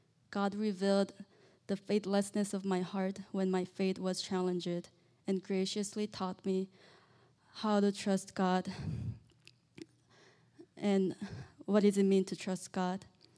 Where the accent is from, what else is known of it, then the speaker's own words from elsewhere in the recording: China; moved away as an adult; I grew up in China, and I came here for college.